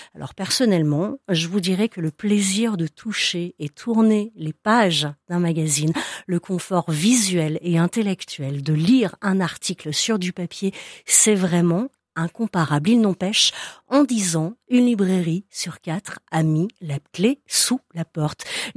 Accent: France; Bon, vous l'entendez, je suis française

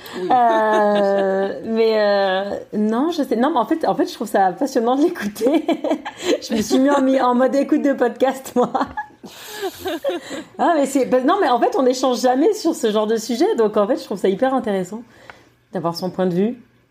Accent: France; Pour le coup, nous, on est beaucoup de Français dans le coin.

